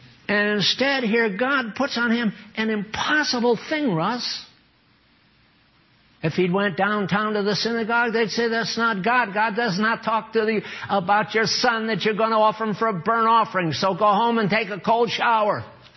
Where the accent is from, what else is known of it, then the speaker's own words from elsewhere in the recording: Maine, United States; born there; Well, I was born in Maine, and I know what fishermen smell like